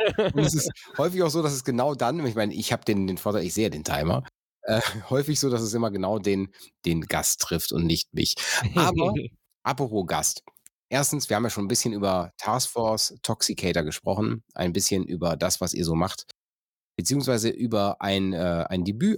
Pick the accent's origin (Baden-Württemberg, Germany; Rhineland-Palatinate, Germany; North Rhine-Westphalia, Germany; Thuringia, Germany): North Rhine-Westphalia, Germany; ich komme aus dem Niederrhein